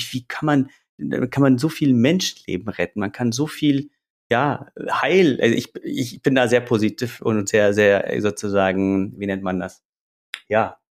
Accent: Iraq; now in Germany; habe ich einen Migrationshintergrund, komme aus dem Irak, bin Kurde

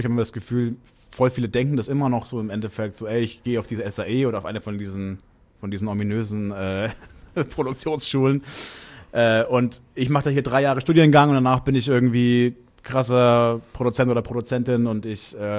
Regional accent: Nuremberg, Bavaria, Germany; also born or lived in Berlin

